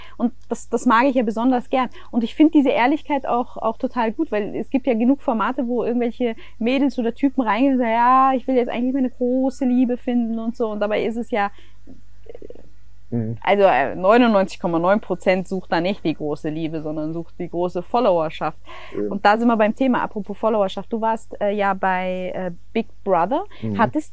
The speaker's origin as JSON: {"language": "German", "country": "Germany", "said": "ich meine, als Deutscher kann ich da sagen, ne, 80 Millionen"}